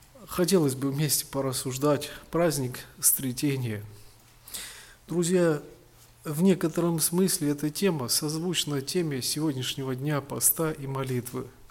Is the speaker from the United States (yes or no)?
yes; Lakeville, Minnesota, United States; я из Миннесоты, штат Миннесота, город Лейквилл. У меня 6 детей.